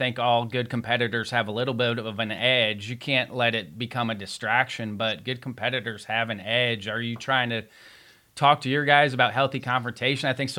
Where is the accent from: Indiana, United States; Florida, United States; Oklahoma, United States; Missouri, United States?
Indiana, United States; Even though we're from Indiana, we went and played an Edwardsville tournament